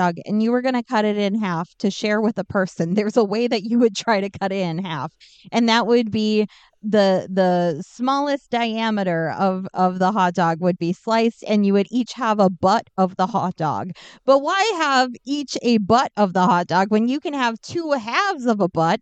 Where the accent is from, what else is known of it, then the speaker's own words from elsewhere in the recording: Minnesota, United States; also born or lived in Fargo, United States; I mean, I'm a Minnesota girl, but I lived in Fargo for quite a bit of time. But I was raised in Minnesota. I now live in Minnesota again.